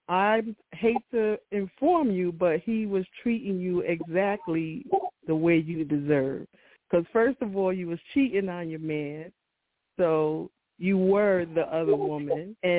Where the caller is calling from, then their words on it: Cincinnati, Ohio, United States; I'm calling from the Natty, Cincinnati.